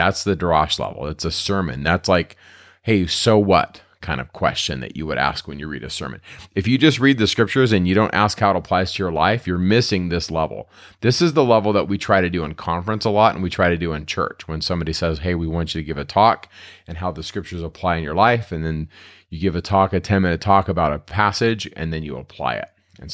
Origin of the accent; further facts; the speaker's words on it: California, United States; Growing up in my background, I grew up in California and I had lots of Catholic members of my family.